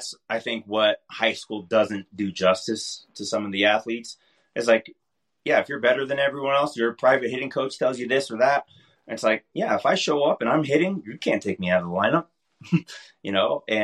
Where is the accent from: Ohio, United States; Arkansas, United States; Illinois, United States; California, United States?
California, United States; Los Angeles; I'm originally from Los Angeles. So I was talking to UCLA, I wanted to go back to California and play there.